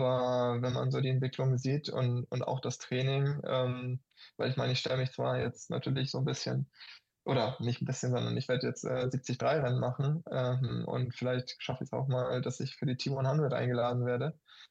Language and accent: German; Hamburg, Germany; in Hamburg, wo ich ja auch ja, meine Heimat habe